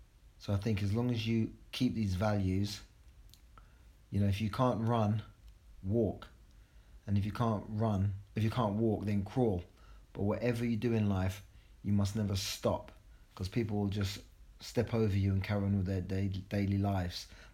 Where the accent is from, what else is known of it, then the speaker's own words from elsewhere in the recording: Acton, London, United Kingdom; I grew up in Acton in West London with my grandfather.